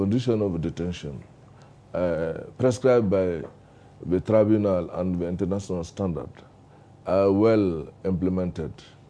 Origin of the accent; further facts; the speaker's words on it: Mali; I am a Malian. I came from Mali.